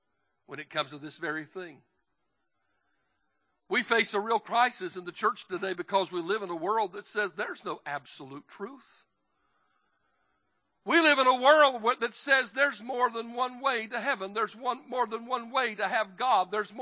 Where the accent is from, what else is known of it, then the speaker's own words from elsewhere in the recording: the South, United States; I grew up in the South, in the Bible Belt. The deeper in the Bible Belt you get, the meaner them church fights get, buddy.